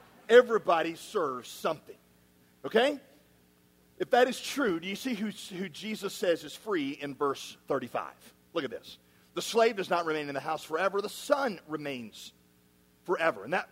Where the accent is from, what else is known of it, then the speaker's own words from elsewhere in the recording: West Virginia, United States; I mean, I'm from West Virginia.